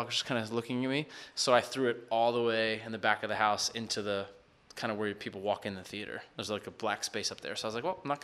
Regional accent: New York, United States; My teams are the Yankees. Growing up in New York, Yankees, but that's kind of my only New York allegiance.

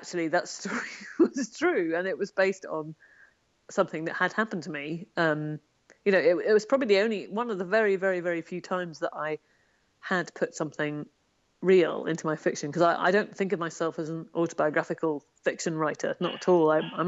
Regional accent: Northern Ireland, United Kingdom; born there; I was born in Northern Ireland and then I went to school

